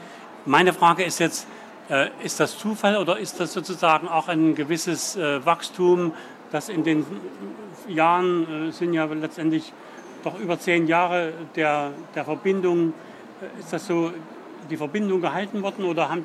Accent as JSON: {"language": "German", "town": "Leipzig", "region": "Saxony", "country": "Germany", "said": "Also für mich als Leipziger, der so sesshaft ist, ist das schon erstaunlich."}